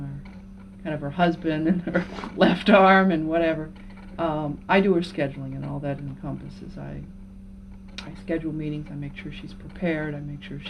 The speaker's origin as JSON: {"language": "English", "region": "New Hampshire", "country": "United States", "tie": "born or raised there", "also_born_or_lived": "Italy / Florida / Carolinas", "said": "So we've lived from Italy to Florida, Carolinas, New England, all over. But I spent the bulk of my growing up in New Hampshire."}